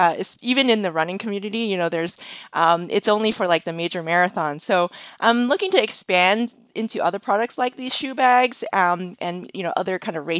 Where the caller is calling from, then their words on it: Boston, Massachusetts, United States; I'm calling in from the Boston, Massachusetts area.